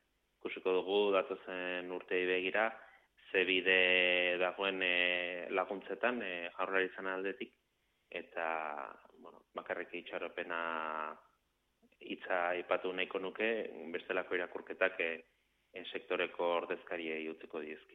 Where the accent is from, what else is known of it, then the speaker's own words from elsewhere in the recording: Basque Country, Spain; eta euskalduna naiz